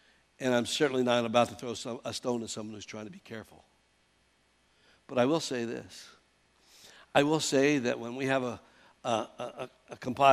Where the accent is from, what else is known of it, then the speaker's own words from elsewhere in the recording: Irwin, Pennsylvania, United States; I'm not from Pittsburgh. I'm from a little town outside of Pittsburgh. She said, really? Where? I said, Irwin.